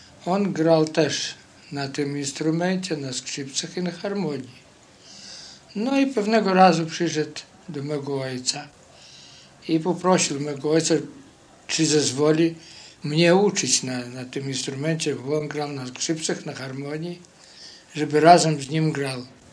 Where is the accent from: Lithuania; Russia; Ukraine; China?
Lithuania; Nowowielka, Vilnius County; No to przeważnie jak u nas, jak ja pochodzę ze stron wileńskich, od Wilna.